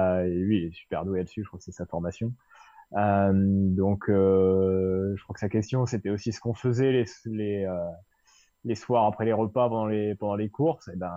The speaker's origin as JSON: {"language": "French", "region": "Normandy", "country": "France", "tie": "born or raised there", "said": "là où j'ai grandi, en Suisse normande, donc un coin de l'ouest du département de l'Orne, pour les rares qui ne connaissent pas la Suisse normande, un endroit de Normandie assez vallonné, assez préservé aussi, pas mal de bocages"}